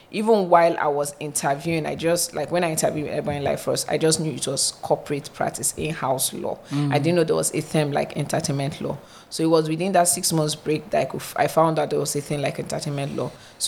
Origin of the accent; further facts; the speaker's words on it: Enugu, Enugu State, Nigeria; now in Lagos, Nigeria; I'm coming to from Lagos. The East. I grew up in Enugu.